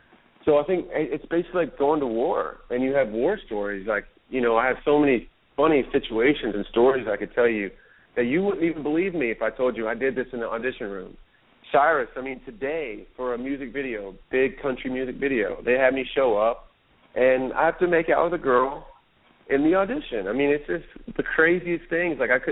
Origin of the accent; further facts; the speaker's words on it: Louisville, Kentucky, United States; I'm from Louisville, Kentucky, so I kind of stuck a little Muhammad Ali part into my rap just to kind of mark that home.